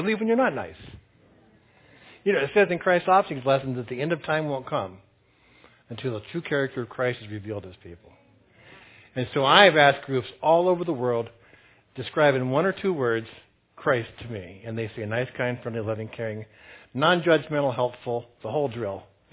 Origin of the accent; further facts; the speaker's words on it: California, United States; also born or lived in Long Island; And I'm from California, and I hardly knew anybody here.